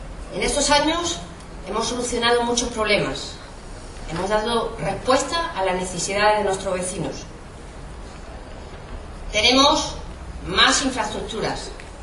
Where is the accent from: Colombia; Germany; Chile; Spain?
Spain; Totana, Region of Murcia; seguir trabajando por Totana. Ilusión porque se me permite trabajar por mi tierra, por mi gente.